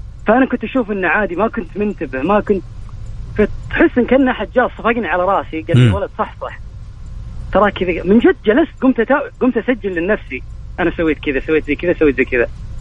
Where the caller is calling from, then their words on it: Saudi Arabia; اكلم من السعوديه